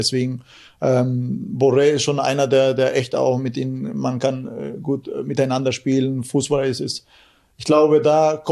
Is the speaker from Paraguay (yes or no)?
yes; San Joaquin, Caaguazú, Paraguay; German is a second language; now in Germany; In meinem Heimatdorf, in San Joaquin, von woher ich komme.